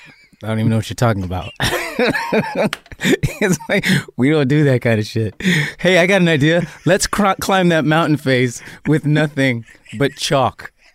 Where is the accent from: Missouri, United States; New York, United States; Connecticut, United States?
Missouri, United States; Kansas City; also born or lived in Denver, Colorado; now in California, United States; I'd moved right from there to California from Denver, Colorado, where I'd lived for the last 7 years. But I come from Kansas City. I'm born in Kansas City